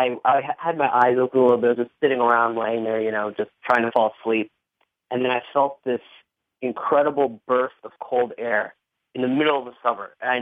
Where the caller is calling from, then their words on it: Virginia, United States; from Virginia.